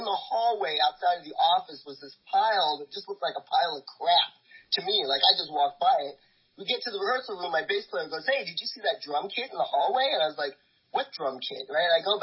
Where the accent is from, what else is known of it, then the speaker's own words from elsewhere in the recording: New York, United States; I grew up in New York.